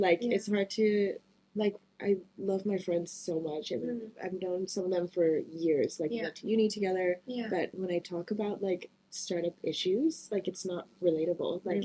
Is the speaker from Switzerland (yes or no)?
yes; Switzerland; So growing up in Switzerland, mm-hmm. I spent a lot of time in nature.